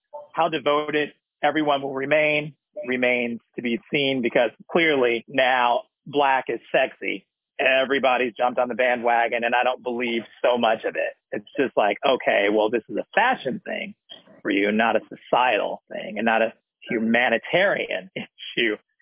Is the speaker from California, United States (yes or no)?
yes; California, United States; I come from California where I just didn't grow up in what I perceived to be a racist community.